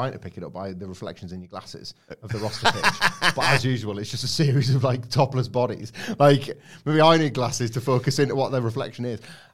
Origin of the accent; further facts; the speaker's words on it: Preston, North West England, United Kingdom; Even though I'm from Preston.